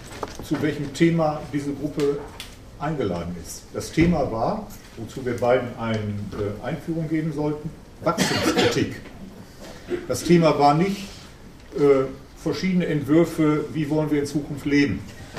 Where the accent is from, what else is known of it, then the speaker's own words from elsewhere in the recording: North Rhine-Westphalia, Germany; ich komme aus dem Ruhrgebiet